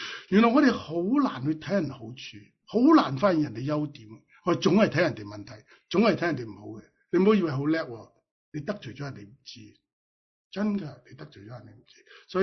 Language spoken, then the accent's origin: Cantonese; Hong Kong; 今日我哋香港人可能走过一条隧道